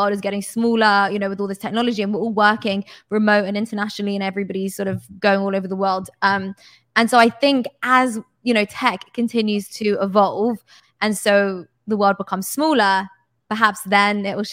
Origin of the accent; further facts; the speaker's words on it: United Kingdom; It's actually insane because obviously I'm British and, you know, in the UK, doing payments from one person to another is super easy.